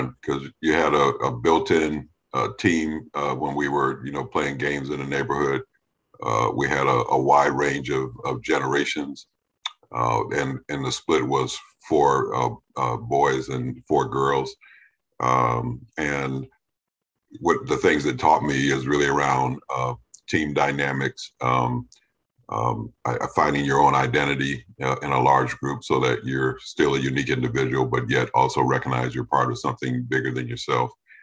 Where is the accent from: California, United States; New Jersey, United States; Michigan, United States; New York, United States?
New York, United States; Rochester; Yes, I was born in Rochester, New York, I'm one of eight children, so I have seven siblings. My formative years were all growing up in Rochester, New York.